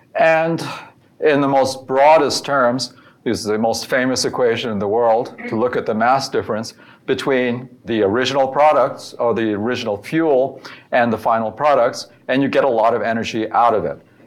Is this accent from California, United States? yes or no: no; New Jersey, United States; And I'm from New Jersey, as my colleague is